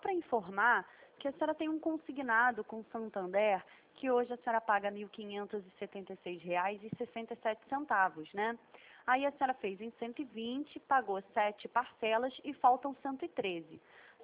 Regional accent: Rio de Janeiro, Brazil; eu sou de Vila Isabel

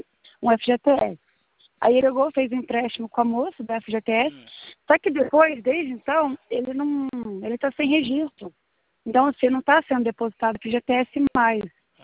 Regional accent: Brodowski, São Paulo, Brazil; a gente é de Brodowski.

